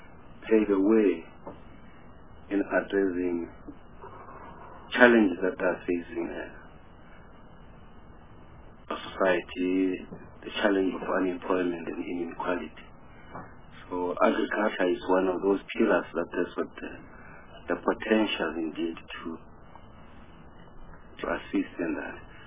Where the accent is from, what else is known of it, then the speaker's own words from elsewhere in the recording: North West, South Africa; I'm from Northwest. That's my province.